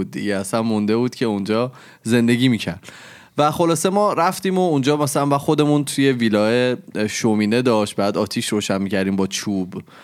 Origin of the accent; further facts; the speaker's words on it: Iran; moved away as an adult; از ایران اومدم تازه،